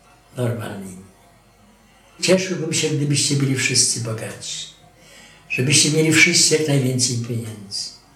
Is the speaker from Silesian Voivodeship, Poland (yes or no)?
no; Wyszogród, Masovian Voivodeship, Poland; born there; Urodziłem się w Wyszogrodzie w powiecie płockim 14 czerwca 1914 roku.